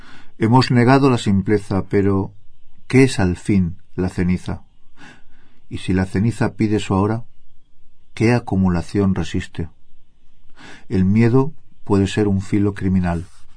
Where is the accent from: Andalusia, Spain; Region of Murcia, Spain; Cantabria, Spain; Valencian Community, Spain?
Valencian Community, Spain; Valencia; Vengo de España, de Valencia.